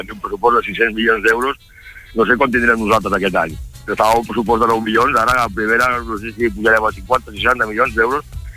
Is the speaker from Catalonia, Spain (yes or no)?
yes; Girona, Catalonia, Spain; Però som de Girona, saps? Llavors que som del Barça, del Madrid, però som de Girona. El més important és que som de Girona.